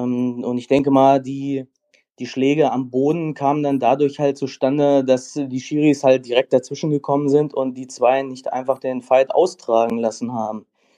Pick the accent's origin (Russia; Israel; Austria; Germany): Germany; Kassel, Hesse; Ich komme aus Kassel